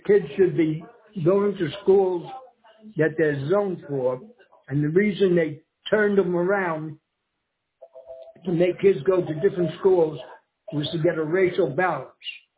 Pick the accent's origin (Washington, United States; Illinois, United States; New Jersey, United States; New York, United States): New York, United States; Brooklyn; now in Virginia, United States; I'm from Brooklyn, New York. I'll always consider myself a New Yorker.